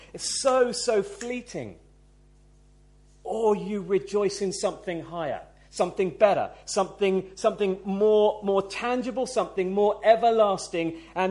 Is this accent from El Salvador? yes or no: no; United Kingdom; because I'm British, actually I'm a good person.